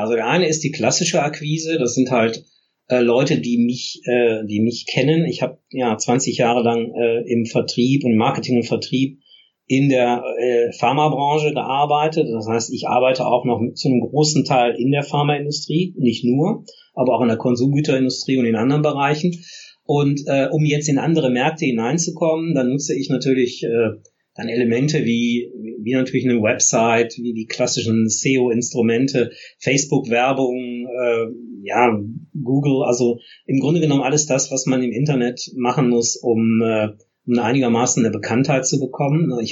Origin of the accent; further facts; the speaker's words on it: Essen, North Rhine-Westphalia, Germany; ich komme ja ursprünglich aus Essen